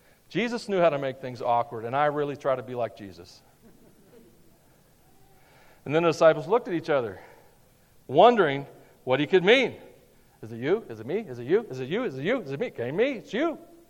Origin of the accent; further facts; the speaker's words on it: the South, United States; I'm from the South, in the gravy